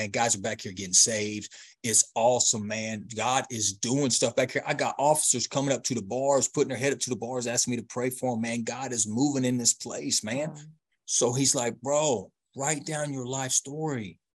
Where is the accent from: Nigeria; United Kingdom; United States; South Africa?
United States; Illinois; So I'm from Illinois. They sent me to Florida.